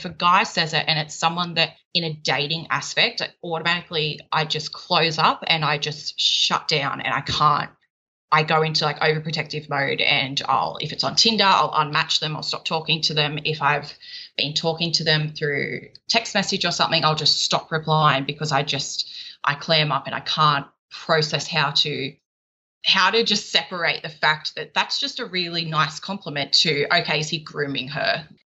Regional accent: Sydney, New South Wales, Australia; I'm from Sydney in Australia. Well, I'm about an hour out of Sydney. I'm a single mum.

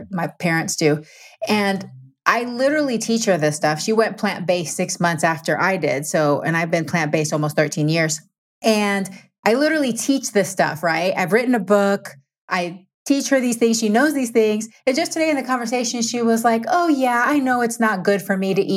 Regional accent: Panama; because I'm Latin American, so I'm Panamanian, and I feel like my culture and my heritage

